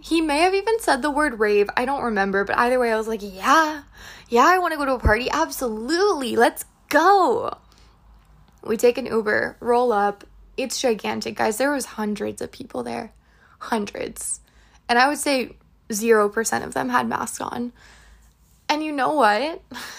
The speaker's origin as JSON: {"language": "English", "country": "United States", "said": "I'm an American. I deserve my choice."}